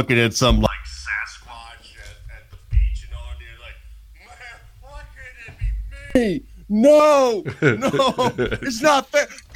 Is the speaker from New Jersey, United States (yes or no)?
yes; New Jersey, United States; You know, I'm like, I'm from Jersey. You Georgians don't understand.